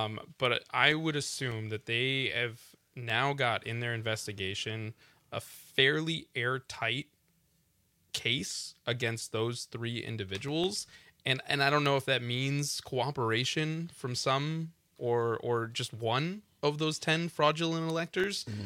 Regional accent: Wisconsin, United States; We're from Wisconsin.

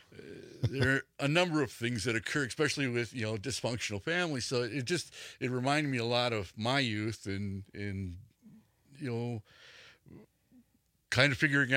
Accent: Milwaukee, Wisconsin, United States; born or raised there

